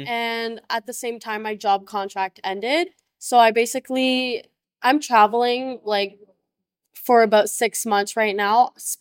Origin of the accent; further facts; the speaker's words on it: Canada; I'm from Canada